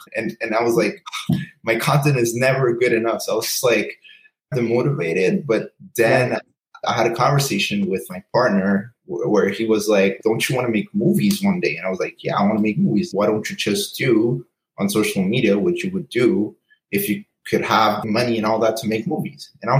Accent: Montreal, Quebec, Canada; I'm from Montreal.

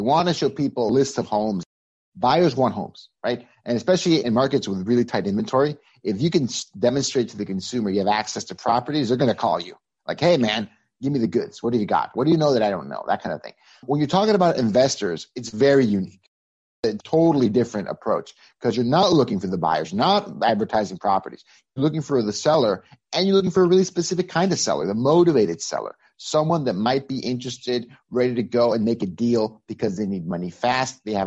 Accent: Mexico; moved away as an adult; now in United States; I'm originally from Mexico. I came to the U.S. in 2004, full-time to live.

